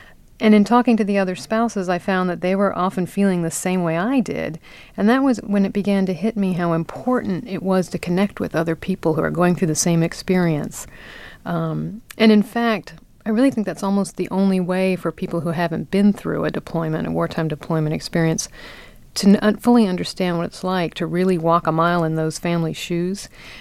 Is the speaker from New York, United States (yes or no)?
no; Washington, District of Columbia, United States; I'm from Washington, D.C.